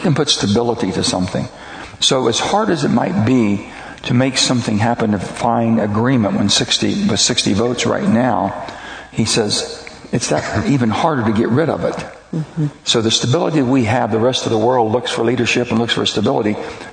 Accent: West Virginia, United States; The filibuster, I come from West Virginia, which is Bob Byrd territory.

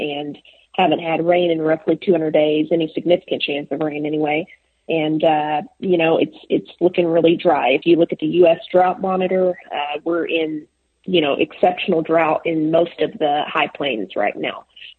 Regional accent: Afton, Texas, United States; So I grew up in Dickens County. I lived in Afton, Texas, and went to Patton Springs ISD from kindergarten to 12th grade.

